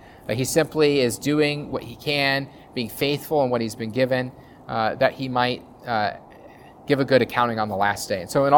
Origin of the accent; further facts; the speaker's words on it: Nebraska, United States; it's just because I'm from Nebraska, which has a lot of livestock